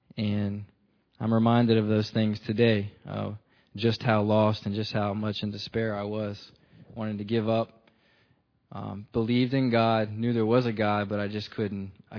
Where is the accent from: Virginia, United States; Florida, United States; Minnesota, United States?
Virginia, United States; Woodbridge; I'm 31 years old. I'm from Virginia, the Woodbridge area.